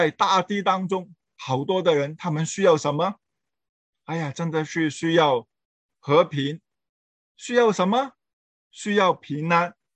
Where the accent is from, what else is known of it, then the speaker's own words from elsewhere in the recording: China; 我们中国人是不是有以下的一句话，就是说只管顾好自家